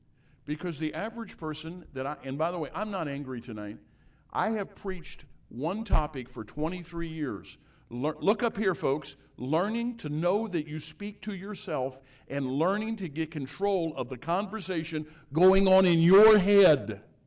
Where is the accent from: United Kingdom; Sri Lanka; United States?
United States; Illinois; Now, he finds out I'm from Southern Illinois, that I'm a Cardinal fan.